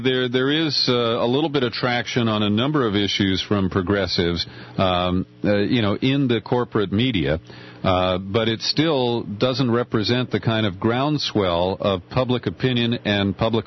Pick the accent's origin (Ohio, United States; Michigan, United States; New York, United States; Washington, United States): Ohio, United States; Cincinnati; I grew up in Cincinnati. I am a Buckeye, and it is very discouraging for me to see my homeland operate the way it does.